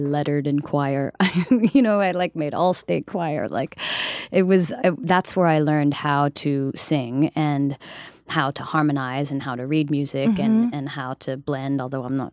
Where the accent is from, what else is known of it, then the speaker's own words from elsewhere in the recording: Summerville, South Carolina, United States; And so I was raised in a town just a little outside of Charleston called Somerville